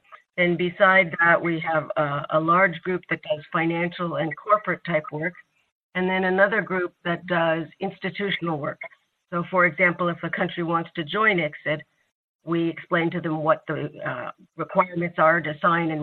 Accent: Montreal, Quebec, Canada; Well, I am a Canadian citizen. I was born in Montreal and grew up in Montreal. And did my law school actually at McGill University in Montreal.

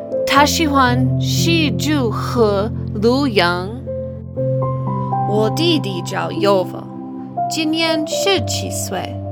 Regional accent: Colorado, United States; Chinese is a second language; 我是美国人，家在科罗拉多。

